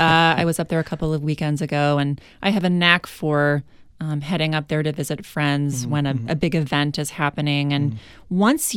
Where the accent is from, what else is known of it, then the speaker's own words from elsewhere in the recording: Indiana, United States; because I grew up in Indiana. So I have family that lives in Indianapolis and Greenwood.